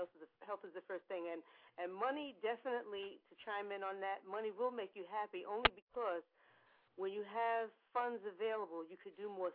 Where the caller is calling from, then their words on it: Brooklyn, New York, United States; I'm calling from Brooklyn.